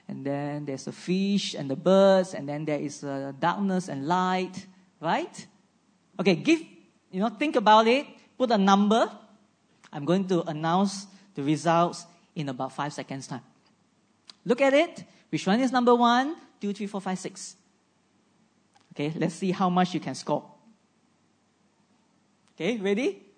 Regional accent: Malaysia; we are no longer Malaysian, we are totally Christian, or we are saying that we are a Malaysian, but somewhat Christian.

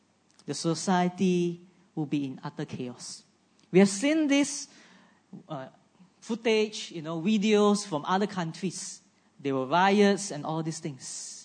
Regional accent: Malaysia; we are no longer Malaysian, we are totally Christian, or we are saying that we are a Malaysian, but somewhat Christian.

